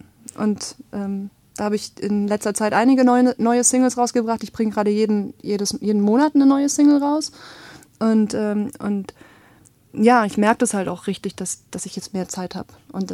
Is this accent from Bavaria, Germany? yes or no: no; Genkingen, Baden-Württemberg, Germany; Ich komme hier aus der Gegend, aus Görningen. Das ist bei Reutlingen. Also es gehört zu Reutlingen, aber ist eigentlich fast gleich weit weg wie Tübingen, also Görningen an der Alb.